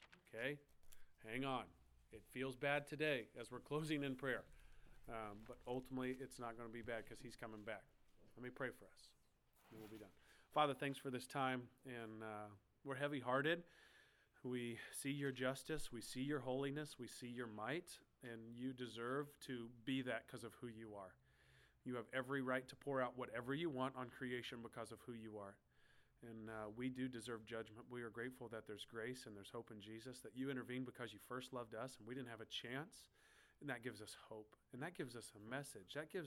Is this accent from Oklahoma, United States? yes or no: yes; Oklahoma, United States; I'm from Oklahoma. We get some sweet hail out there.